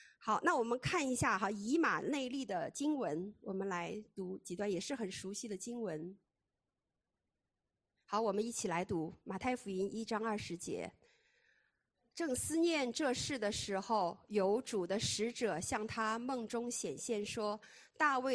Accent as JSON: {"language": "Chinese", "town": "Wuxi", "region": "Jiangsu", "country": "China", "said": "因为我们家是无锡人嘛，然后我的娘娘他们都说无锡话的"}